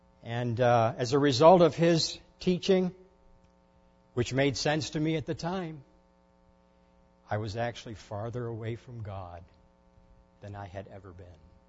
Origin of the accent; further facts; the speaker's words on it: New York, United States; Well, growing up in Horsides, New York, I had good teachers and I had bad teachers.